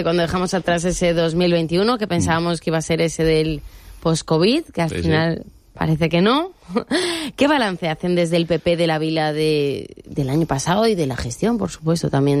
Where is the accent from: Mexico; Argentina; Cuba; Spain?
Spain; Alcoy, Valencian Community; al final soy de Alcoy.